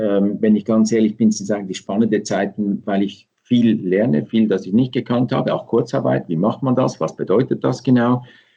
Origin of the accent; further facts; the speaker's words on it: Switzerland; bei uns in der Schweiz